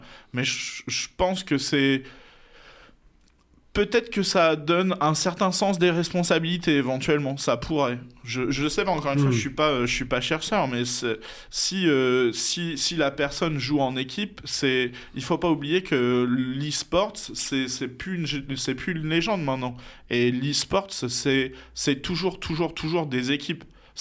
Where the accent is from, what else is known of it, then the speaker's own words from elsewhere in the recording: Normandy, France; je suis normand, j'aime la Normandie. Je l'ai quitté, je l'ai regretté, je suis revenu